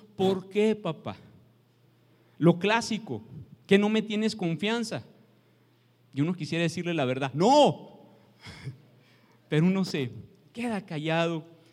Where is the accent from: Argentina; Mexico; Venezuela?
Mexico; A nadie se le olvida el Día de las Madres, y venimos de México, sabemos que es el 10 de mayo.